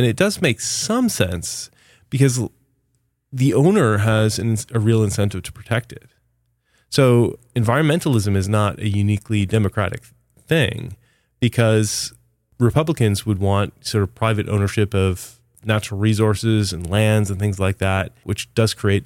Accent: Canada; So I'm from Canada.

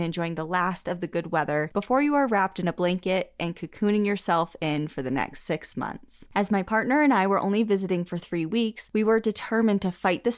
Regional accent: Washington, United States; I flew back to my home state of Washington for a long overdue visit.

